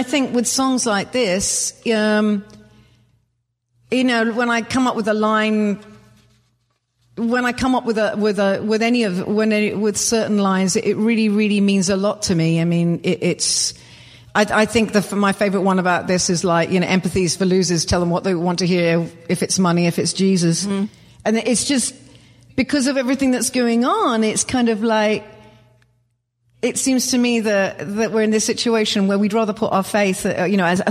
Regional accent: London, United Kingdom; growing up in London as I did, and my family coming from Wales and everything, and then being brought up in a very classical household.

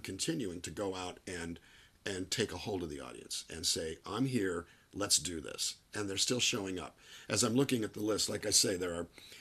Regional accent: Calexico, California, United States; I was raised on the Mexican border in Calexico, California. I'm Latino. All four of my grandparents were born in Mexico.

